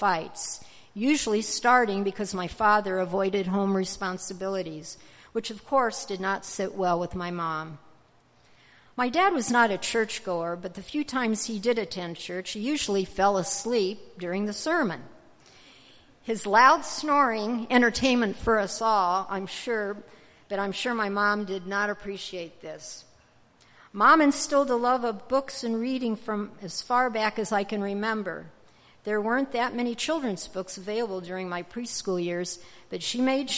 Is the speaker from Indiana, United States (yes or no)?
yes; Indianapolis, Indiana, United States; My brothers and I grew up in the Indianapolis suburbs, which were becoming prevalent in the 1950s with baby boomers bursting into mid-century.